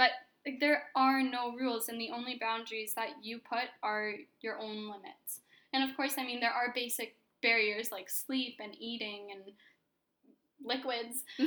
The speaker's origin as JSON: {"language": "English", "town": "Toronto", "region": "Ontario", "country": "Canada", "tie": "born or raised there", "also_born_or_lived": "Russia / Ottawa, Canada", "said": "So I don't really remember Russia all that well, but I grew up in Toronto. I went to Forest Hill Public School, and then I moved to Ottawa when I was, well, for grade 7."}